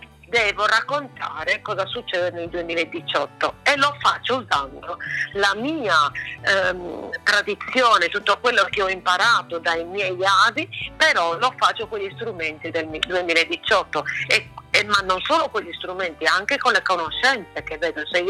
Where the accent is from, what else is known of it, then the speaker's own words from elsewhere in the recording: Quartucciu, Sardinia, Italy; Noi nel mio paese, che Quartuccio, abbiamo vissuto uno sfratto